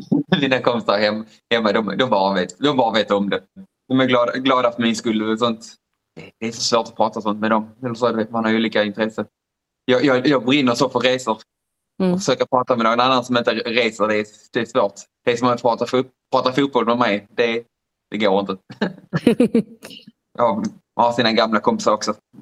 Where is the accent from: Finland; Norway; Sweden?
Sweden; nej, jag är från Sverige